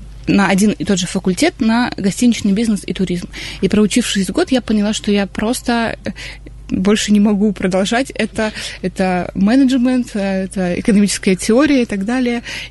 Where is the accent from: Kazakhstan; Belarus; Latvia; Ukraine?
Ukraine; also born or lived in Vladivostok, Russia; now in Nizhny Novgorod, Russia; мы 10 лет жили во Владивостоке, а сами мы с Украины.